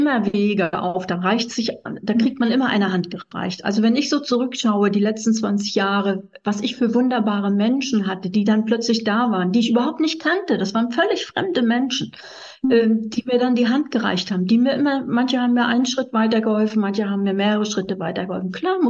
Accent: Northern Germany, Germany; Ich kam zwar aus Norddeutschland

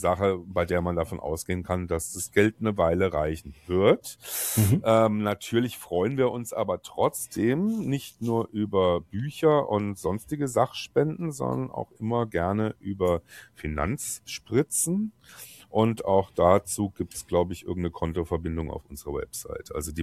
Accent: Germany; moved away; Ich fahre ab und zu nach Deutschland. Ich komme ja aus Deutschland

